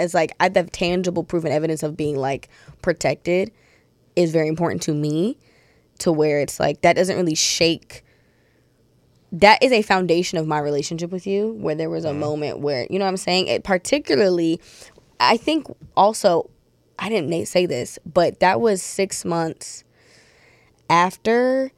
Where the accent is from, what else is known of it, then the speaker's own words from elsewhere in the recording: Long Beach, California, United States; If also, I always say I'm from Long Beach.